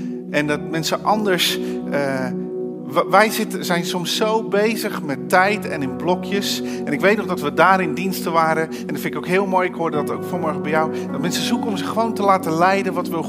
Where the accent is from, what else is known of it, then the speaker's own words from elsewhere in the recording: Netherlands; Dat is voor ons een uitdaging als Nederlanders.